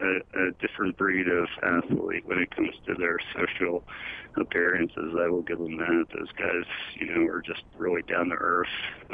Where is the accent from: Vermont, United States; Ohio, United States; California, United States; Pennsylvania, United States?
Pennsylvania, United States; I'm also a Flyers fan, obviously, growing up outside Philly.